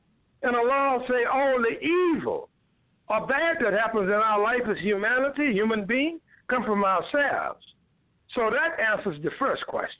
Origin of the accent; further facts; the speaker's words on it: United States; I was raised up here in America speaking English and that's all I know